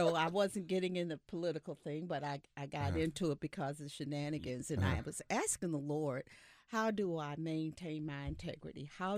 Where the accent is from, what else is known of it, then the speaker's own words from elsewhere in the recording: North Carolina, United States; Growing up in North Carolina, I have so many friends who go to, who attended various ones and family.